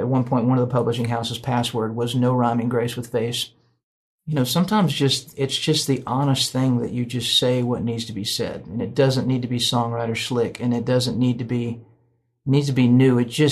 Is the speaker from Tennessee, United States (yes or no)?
yes; Nashville, Tennessee, United States; I grew up in Nashville, went to Belmont, thought I was going to be in the music business